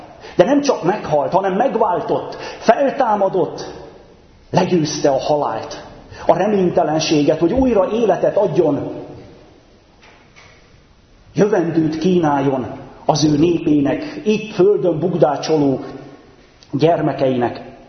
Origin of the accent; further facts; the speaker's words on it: Székely Land, Romania; én, aki abban a székelyföldi faluban, ahol felnőttem, ama kevesek közé tartoztam, aki románul is tudtam